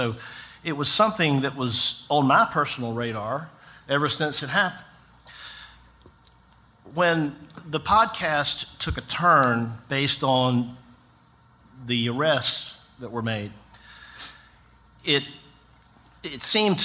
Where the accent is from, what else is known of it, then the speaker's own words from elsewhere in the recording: Tifton, Georgia, United States; I grew up in South Georgia in Tifton, where Payne's grandmother now lives.